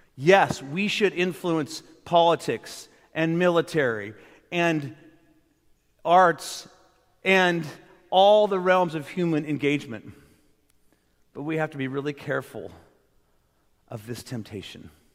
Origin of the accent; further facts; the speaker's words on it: California, United States; I grew up in the Silicon Valley, where it was either you conquer the world or you kind of suck, actually.